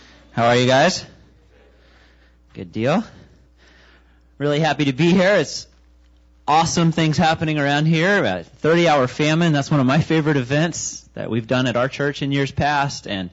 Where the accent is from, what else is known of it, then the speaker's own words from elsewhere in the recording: Kansas, United States; I grew up in Kansas in a big church. We had about, while I was there, between 500 and 800 people. And it was a small town, about 12,000 people